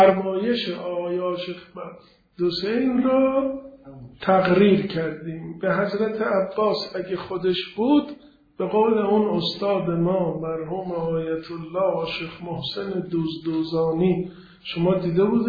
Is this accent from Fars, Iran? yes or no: no; Tabriz, East Azerbaijan, Iran; گفت شما اهل کجایی؟ گفتم من قومم. گفت کجایی؟ گفتم تبریز.